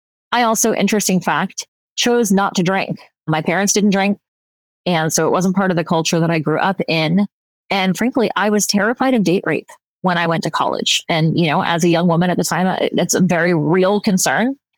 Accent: Florida, United States; I grew up in South Florida and my mom and I struggled.

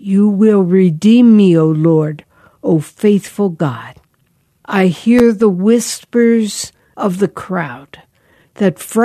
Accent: Pennsylvania, United States; Because I grew up in Pennsylvania, I had heard a lot of her.

